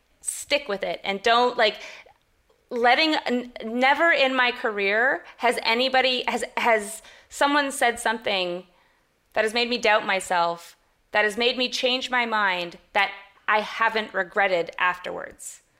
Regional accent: Canada; I'm Canadian as well

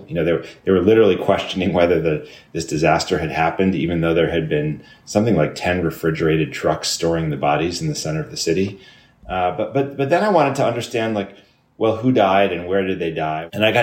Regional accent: Chicago, Illinois, United States; I grew up in Chicago, and, you know, Chicago, you know, it's a famous industrial city.

